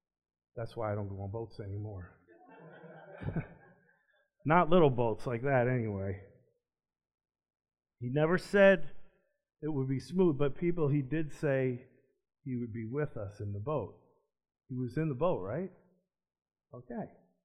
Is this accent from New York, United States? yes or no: yes; Long Island, New York, United States; We're from Long Island, but it's okay in the harbor.